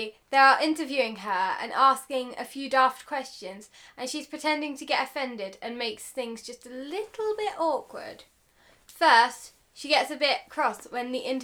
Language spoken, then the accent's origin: English; United Kingdom; We're British, Liv.